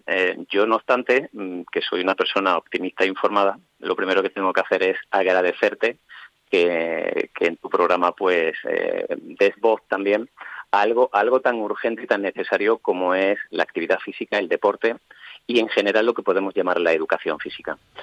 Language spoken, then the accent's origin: Spanish; Ceuta, Spain; Yo soy caballa, yo soy ceutí, como creo que en una ocasión te comenté